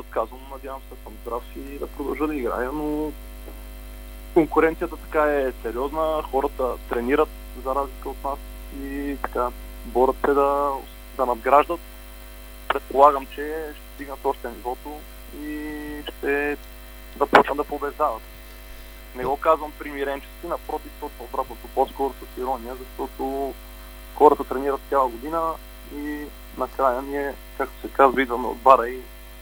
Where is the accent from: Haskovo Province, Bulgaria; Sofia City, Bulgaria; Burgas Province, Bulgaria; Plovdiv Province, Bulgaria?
Sofia City, Bulgaria; Sofia; ние, хората, които сме от София в отбора на Черноморе